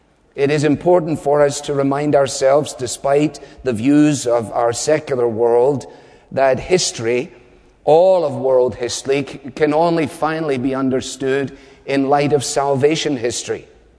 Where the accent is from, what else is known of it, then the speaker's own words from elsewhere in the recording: Scotland, United Kingdom; As a Scotsman, if I've spent that much money